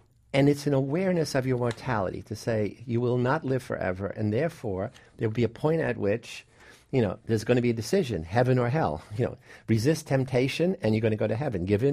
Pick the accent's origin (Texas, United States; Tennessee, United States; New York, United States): New York, United States; New York City; The other personal influence is I grew up in the South Bronx from a family of Sicilian origin.